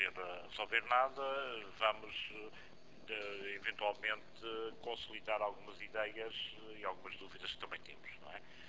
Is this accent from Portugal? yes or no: yes; Azores, Portugal; Eu sou açoriano.